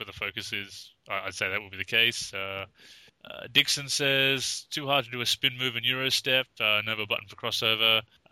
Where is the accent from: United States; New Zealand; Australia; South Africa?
Australia; I apologize for my pronunciation. I'm an Australian. It's a wonder you can understand me.